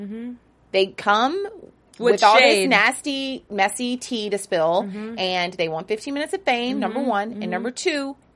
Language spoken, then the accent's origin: English; the South, United States; because you know people in the South sometimes, and I'm from the South, so I can say